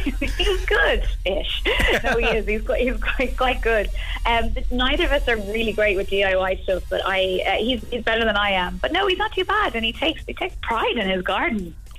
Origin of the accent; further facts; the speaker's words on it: Ireland; But if I'm like an Irish … it's a really nice compliment because I think she's great.